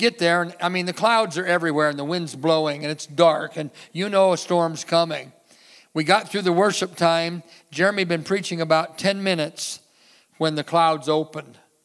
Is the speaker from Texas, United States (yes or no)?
no; Forks, Washington, United States; And grew up in Forks, Washington, a logging community very similar to here, really.